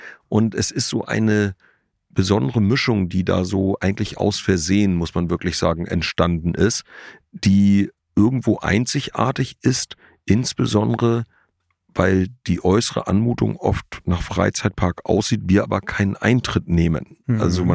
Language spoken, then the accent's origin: German; Schleswig-Holstein, Germany; wir sind quasi auf dem Erdbeerfeld groß geworden, also als Kinder in Schleswig-Holstein.